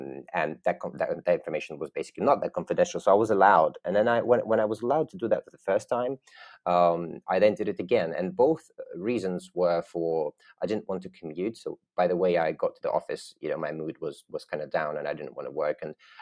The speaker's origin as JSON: {"language": "English", "region": "London", "country": "United Kingdom", "tie": "born or raised there", "also_born_or_lived": "Russia", "said": "I'm Russian by birth, but I grew up in London in the UK"}